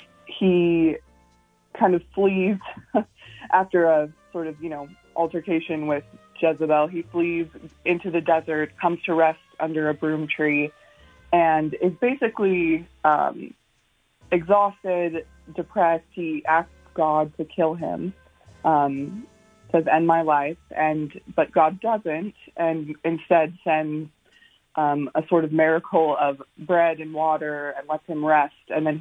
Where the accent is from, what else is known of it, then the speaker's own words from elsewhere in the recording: Idaho, United States; now in Waynesburg, United States; I live in Waynesburg, so it's about an hour from Pittsburgh. Originally, I'm from Idaho, and it's kind of interesting.